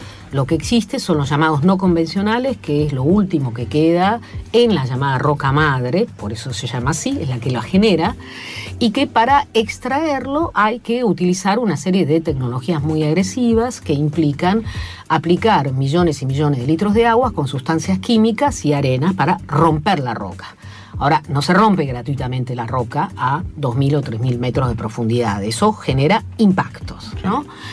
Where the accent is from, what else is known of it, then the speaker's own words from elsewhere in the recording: Allen, Río Negro, Argentina; en el Alto Valle, y entre ellos en mi pueblo de origen, se llama Allen, hay una matriz frutícola casi centenaria